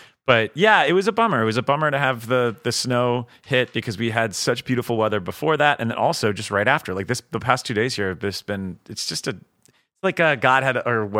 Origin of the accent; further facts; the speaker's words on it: Miami, Florida, United States; now in Chicago, United States; I'm from Miami originally.